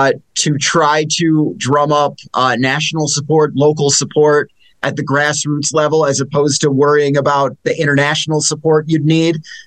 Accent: United States; I guess as an American, this might be kind of an American way to pose it.

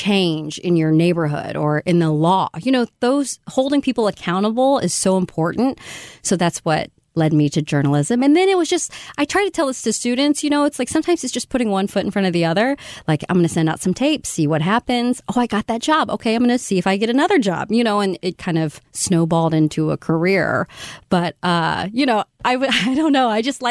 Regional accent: Missouri, United States; So I grew up in Missouri, but on the other side of the state.

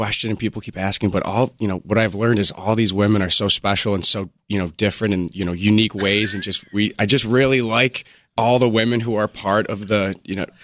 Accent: Rochester, New York, United States; born and raised in Rochester, New York, and I'm super excited to be a bachelor this year.

